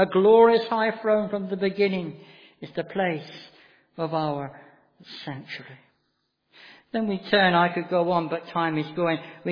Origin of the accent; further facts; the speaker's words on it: South West England, United Kingdom; I was brought up in North Devon, and I was converted as a teenager in the 1960s.